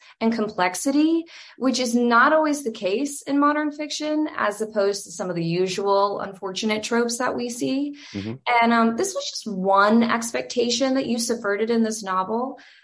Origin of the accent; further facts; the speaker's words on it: Georgia, United States; also born or lived in New Orleans; I'm from Georgia.